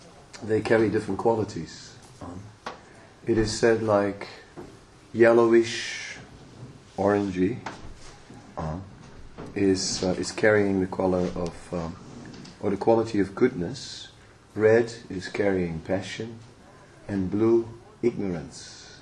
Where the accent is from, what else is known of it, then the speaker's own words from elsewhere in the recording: Netherlands; oh well, I'm from Holland, you know.